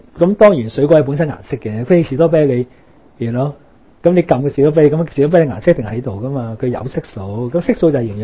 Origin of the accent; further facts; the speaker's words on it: China; 咁我哋慣啊嘛，我中國人都食